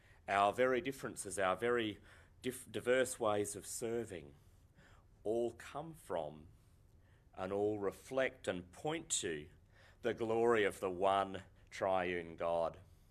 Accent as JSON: {"language": "English", "country": "Australia", "said": "I am, you are, we are Australian."}